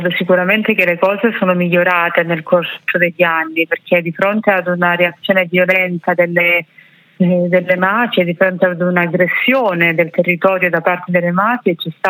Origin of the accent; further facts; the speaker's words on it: Cinquefrondi, Calabria, Italy; io sono di Cinquetroni, quindi parliamo di 10 chilometri di distanza